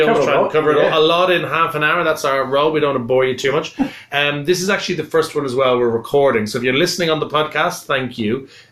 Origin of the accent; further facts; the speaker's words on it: Ireland; I'm from Ireland and that was hit quite badly.